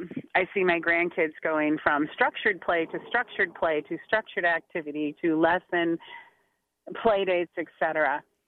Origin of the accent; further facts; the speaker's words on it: Cedar Rapids, Iowa, United States; spending hours and hours of unstructured time out and about my neighborhood growing up in Cedar Rapids, which even then was, you know, enough of a city.